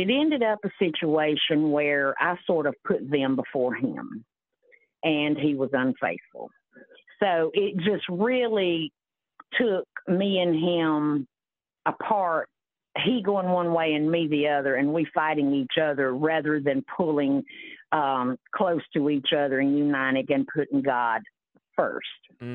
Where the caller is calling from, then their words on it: South Carolina, United States; I am in South Carolina.